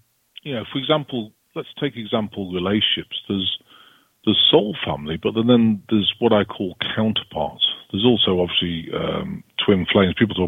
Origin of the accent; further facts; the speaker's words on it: United Kingdom; You know, I'm British. I'm a little OCD and everything else.